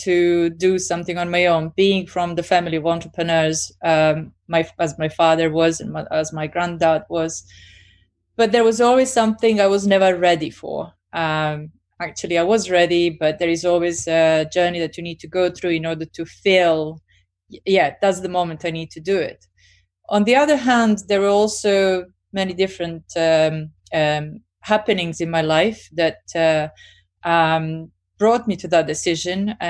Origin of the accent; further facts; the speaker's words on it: Serbia; moved away as an adult; now in London, United Kingdom; I was born and raised in Serbia until I was just finishing my uni, and then traveled with my parents all over the places and lived in various countries, and then went back to Serbia, and then I ended up in UK, where I am now a full-time resident and British, so Serbo-British.